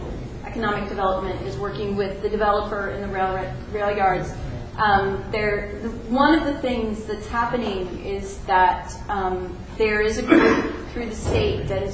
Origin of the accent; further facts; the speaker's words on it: California, United States; now in Sacramento, United States; because I came from the Bay Area, and for me, going to Sacramento is going north, and it's really going more east.